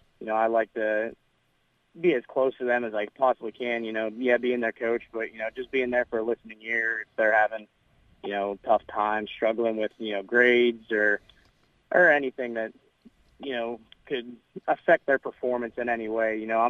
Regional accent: Pennsylvania, United States; Well, originally I'm from Pennsylvania. I got a scholarship to come out to SIUE, where I wrestled for 5 years

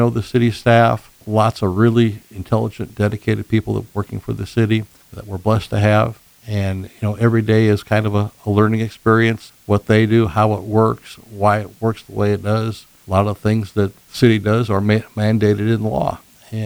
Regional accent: Yankton, South Dakota, United States; also born or lived in Boston; I grew up in Yankton. I was born in Boston, Massachusetts.

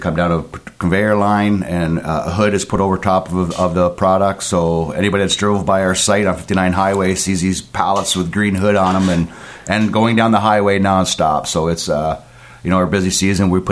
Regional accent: Simcoe, Ontario, Canada; Yes, I'm originally from Simcoe. I went to high school in Waterford.

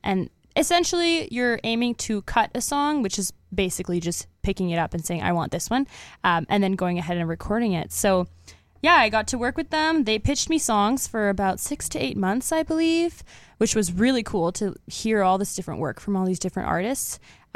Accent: Tangent, Oregon, United States; I also just played a show around my hometown in Tangent.

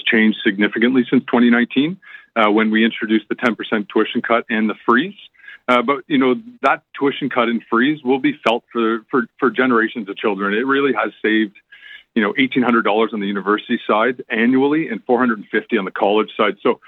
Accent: Ontario, Canada; especially for Eastern Ontario, because I'm from Eastern Ontario as well

